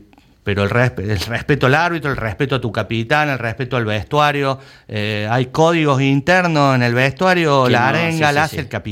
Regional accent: Argentina; Y este es un país futbolero, como el mío, como en Argentina, entonces nos toca picar piedra.

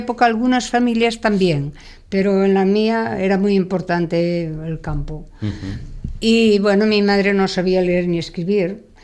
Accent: Páramo, Galicia, Spain; Meu pueblo era 27 kilómetros de Lugo, se llama Páramo y pertenece al Partido Judicial de Sarria.

